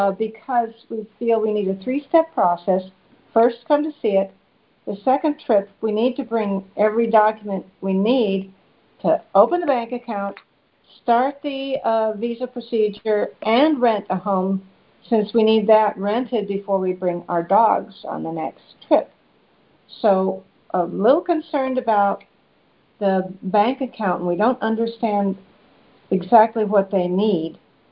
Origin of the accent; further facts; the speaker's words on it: Florida, United States; We're from Central Florida, and we're going to be leaving town ahead of the hurricanes